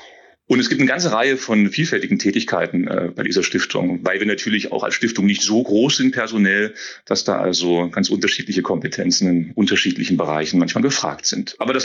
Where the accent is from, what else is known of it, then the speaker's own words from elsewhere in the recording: Saxony-Anhalt, Germany; Ich komme durchaus aus der Region, aus der Region um Querfurt, ein Dorf, bin zunächst auch bei Naumburg in Schiffotter auch gewesen, dort auf die Schule gegangen